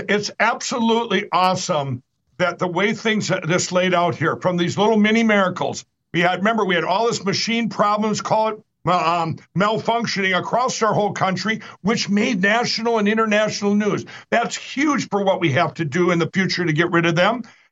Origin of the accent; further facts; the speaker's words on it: Minnesota, United States; Let's say I told you that in my home state of Minnesota that Donald Trump won 2 million to Biden's 100,000.